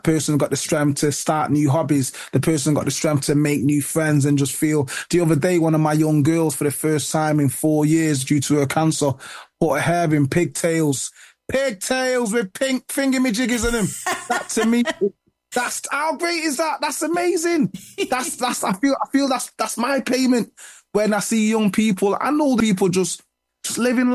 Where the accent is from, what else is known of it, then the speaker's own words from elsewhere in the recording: United Kingdom; I'm a British man, so obviously I know who these people are.